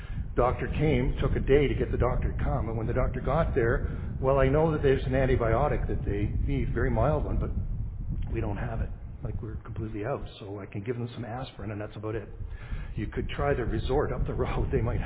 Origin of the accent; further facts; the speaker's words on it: Canada; born there; The fact that we've been born in this country means that because we're Canadian citizens, we have the right, and it is a right, and it's declared as such.